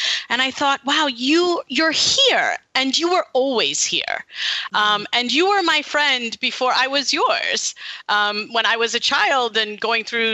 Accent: Brooklyn, New York, United States; The church I grew up in Brooklyn, just a few months ago

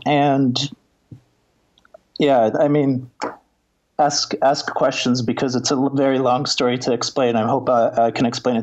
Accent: New York City, New York, United States; also born or lived in Mexico; now in Turkey; But I ended up spending the majority of my life in or around New York City. So, hence the accent. But yeah, I was born in Mexico, Italian roots, and now in Turkey.

